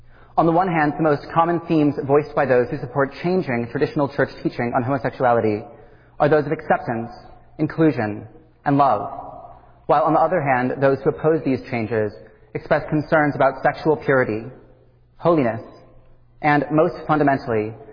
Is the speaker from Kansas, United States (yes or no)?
yes; Wichita, Kansas, United States; I was born and raised here in Wichita, in a loving Christian home and in a church community that holds to the traditional interpretation of Scripture on this subject.